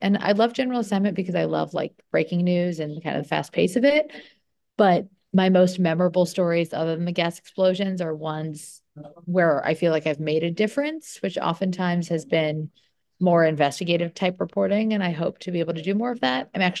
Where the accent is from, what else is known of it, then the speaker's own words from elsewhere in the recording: Andover, Massachusetts, United States; So I grew up in Andover, Massachusetts. I now live in Andover, Massachusetts.